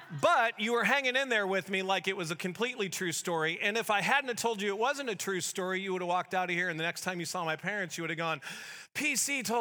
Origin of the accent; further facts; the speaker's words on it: St. Louis, Missouri, United States; When my brother and I were little, we grew up in St. Louis